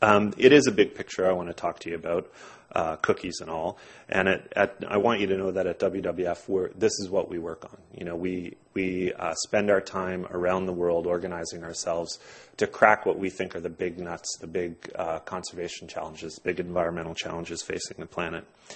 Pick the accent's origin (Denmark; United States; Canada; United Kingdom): Canada; Nova Scotia; also born or lived in Montreal; now in Toronto, Canada; I grew up in Nova Scotia, went to school in Montreal, now live in Toronto.